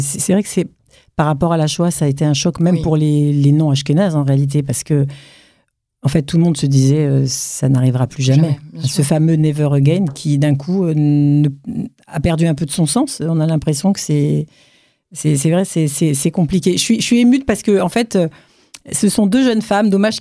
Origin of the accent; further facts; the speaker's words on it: France; mais pour nous aussi, en France, en tant que Français ?